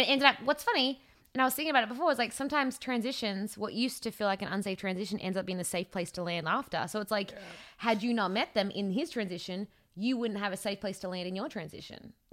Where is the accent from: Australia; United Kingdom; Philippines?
Australia; moved away as an adult; now in Los Angeles, United States; Because now what we have is I know when I moved from Australia to Los Angeles, I said 2 years and my dad said, if it sucks, you can always come home.